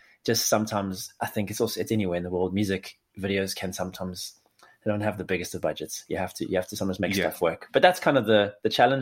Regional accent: Johannesburg, Gauteng, South Africa; born there; I was born in Johannesburg

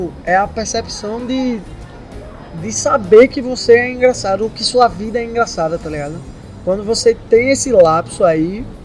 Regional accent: Carpina, Pernambuco, Brazil; Não, eu sou de Carpina.

